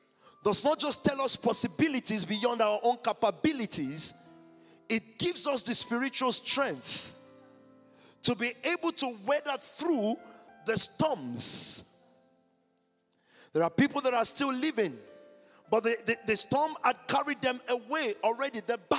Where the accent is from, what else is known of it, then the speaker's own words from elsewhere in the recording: Nigeria; I'm a Nigerian